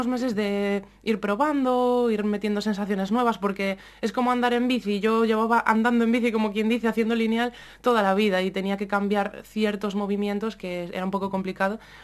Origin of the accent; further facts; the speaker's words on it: Mugardos, Galicia, Spain; en Mugardos, donde vivo obviamente, bueno, mi pueblo, se empezaron a hacer unas actividades extraescolares de atletismo